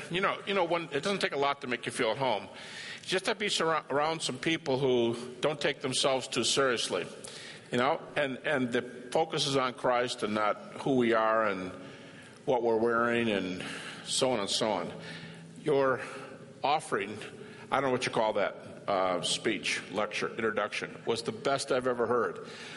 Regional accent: Detroit, Michigan, United States; I was in my hometown. I'm from Detroit.

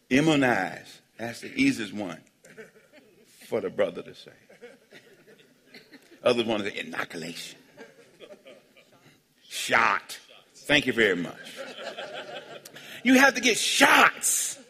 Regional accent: Alabama, United States; I'm from Alabama.

